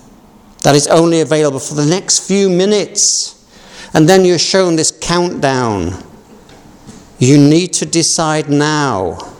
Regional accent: Yorkshire and the Humber, United Kingdom; because I'm a Yorkshireman

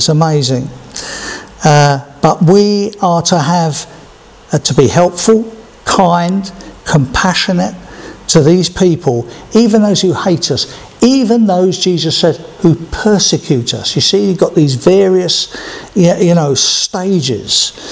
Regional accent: England, United Kingdom; But I'm English. Not British, I'm English. And I've lived, been born and brought up here. My ancestry is all here and in Wales, I think, somewhere along the line.

